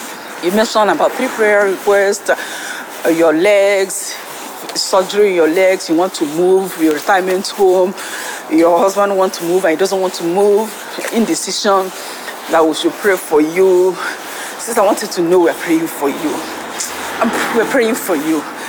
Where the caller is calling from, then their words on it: France; I'm coming in from France.